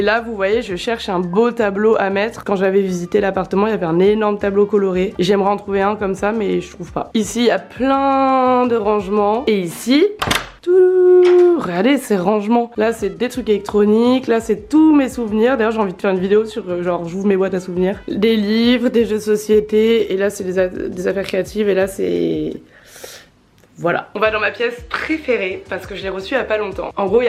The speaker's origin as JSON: {"language": "French", "town": "Lyon", "region": "Auvergne-Rhône-Alpes", "country": "France", "said": "parce que je suis lyonnaise, parce qu'il y a toute ma famille, tous mes amis et parce que bah, même si je suis beaucoup à Paris pour le travail, ma vie elle est ici"}